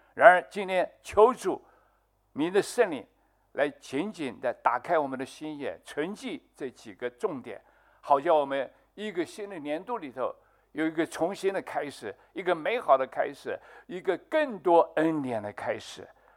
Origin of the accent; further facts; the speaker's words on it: Pingtung County, Taiwan; 台湾，台湾的宝岛啊，多好啊！我是屏东人，你是台南人啊，我们客家人就要寻根的，落叶归根。